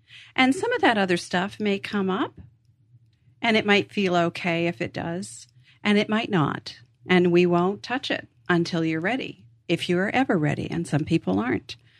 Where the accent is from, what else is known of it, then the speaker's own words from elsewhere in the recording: New England, United States; I grew up in New England, so I think about the crocus coming up through the frozen ground.